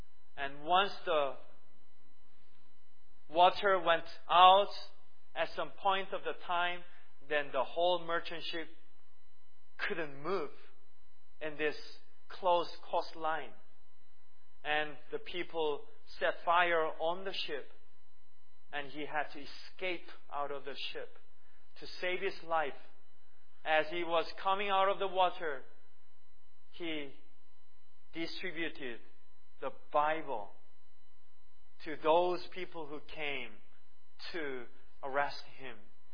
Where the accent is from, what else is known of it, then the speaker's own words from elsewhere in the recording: South Korea; and God raised the churches in Korea, my home country.